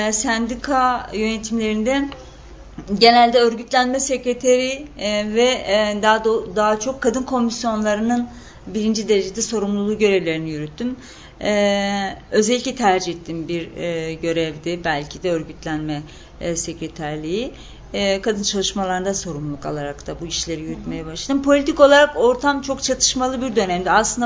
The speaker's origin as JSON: {"language": "Turkish", "region": "Bingöl", "country": "Turkey", "also_born_or_lived": "Siirt", "lives_now": "Ankara, Turkey", "said": "şu anda da Ankara'da yaşamaya devam ediyorum. Bekar, evet. Bingöllüyüm ben."}